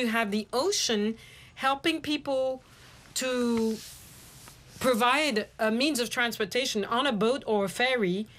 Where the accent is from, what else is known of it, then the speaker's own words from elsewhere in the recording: Kenya; English is a second language; I grew up with a lot of bicycles where I grew up in Kenya, a lot of bicycles.